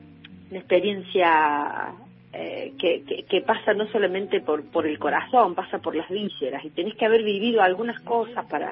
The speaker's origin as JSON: {"language": "Spanish", "town": "Cruz del Eje", "region": "Córdoba", "country": "Argentina", "said": "de nuestro pueblo, de Cruz del Eje. Yo soy de Cruz del Eje"}